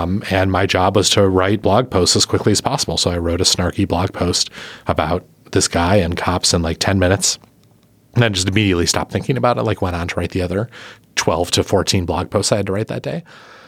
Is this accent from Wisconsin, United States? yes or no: yes; Milwaukee, Wisconsin, United States; So this weekend I was in my hometown, the place I grew up, beautiful Milwaukee, Wisconsin, a great place by a great lake